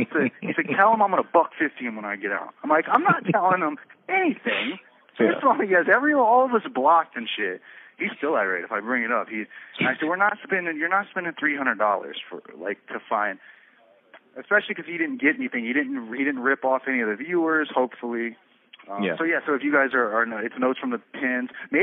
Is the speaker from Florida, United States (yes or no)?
yes; Florida, United States; But later he was like, I don't know how he knew that I was from Florida, because it's not in any of my other social media shit.